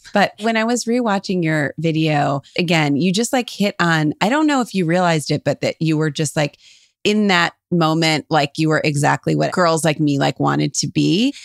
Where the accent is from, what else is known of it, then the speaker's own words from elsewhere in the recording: Cleveland, Ohio, United States; we're from Cleveland.